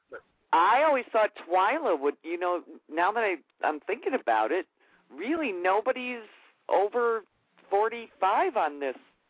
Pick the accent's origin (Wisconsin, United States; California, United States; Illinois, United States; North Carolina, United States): Wisconsin, United States; accent: Minnesota; I'm not quite from the Upers, but I'm from Wisconsin, so I speak the Minnesota speak.